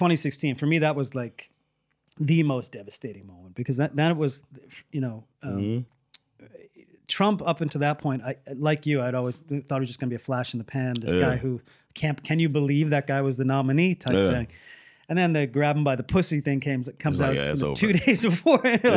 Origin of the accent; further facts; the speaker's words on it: United States; And it became, for me as an American, like the ultimate source of embarrassment that this guy was leading our country.